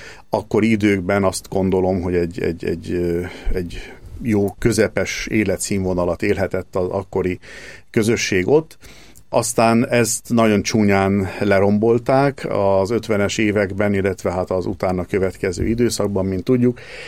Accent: Csépa, Jász-Nagykun-Szolnok, Hungary; Tiszazugból jövök, ez a Csépa község, ahonnan én származom, Csépa. Ahol az életem első 14 évét éltem.

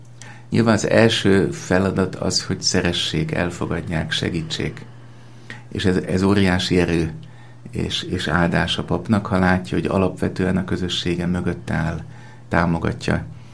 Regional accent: Budapest, Hungary; born there; Ahogy a kedves hallgatók tudják, Budapesten születtem 1964-ben.

